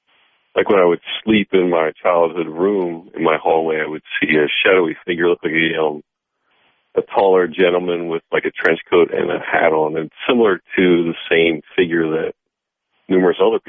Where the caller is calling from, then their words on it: Philadelphia, Pennsylvania, United States; I'm calling from Philly.